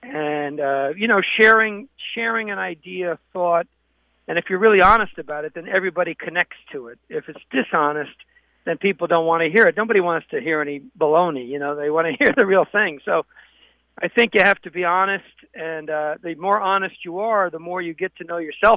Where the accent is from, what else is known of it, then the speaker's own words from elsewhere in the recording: New Jersey, United States; born there; Even though I was born in New Jersey and people call me a Jersey boy, I really grew up loving the South, you know, and I love the storytelling.